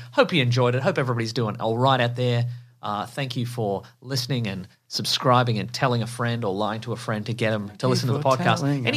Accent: Jacksonville, Florida, United States; I grew up in Jacksonville, which, as you know, is the birthplace

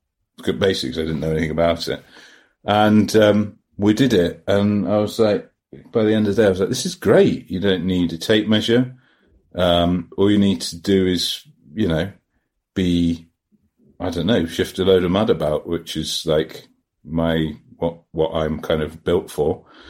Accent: England, United Kingdom; Oh, yes, I'm just English.

